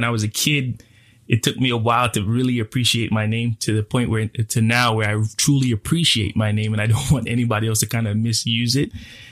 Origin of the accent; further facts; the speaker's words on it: Belize; moved away as an adult; now in United States; so I'm originally from Belize. I was born and raised in Belize. I didn't come to the States till I was a man, technically.